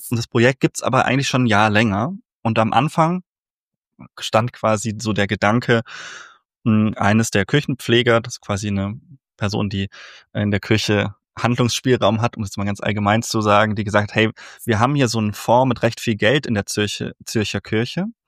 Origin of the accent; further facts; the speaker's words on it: Nuremberg, Bavaria, Germany; Ja, und ich komme ursprünglich aus Nürnberg. Ich bin evangelischer Theologe